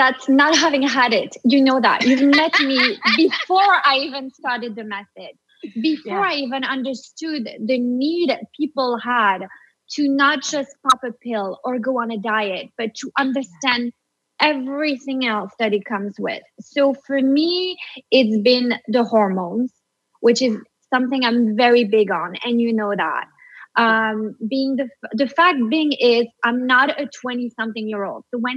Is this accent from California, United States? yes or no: no; New York, United States; especially because I'm from New York, is the pace of life.